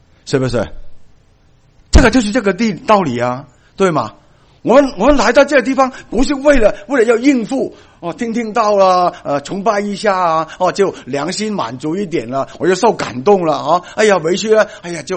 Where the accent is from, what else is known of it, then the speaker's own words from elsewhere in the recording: Guangdong, China; accent: Cantonese-accented Mandarin; Chinese is a second language; also born or lived in Hong Kong; 因为我是广东人，我讲的都是广东国语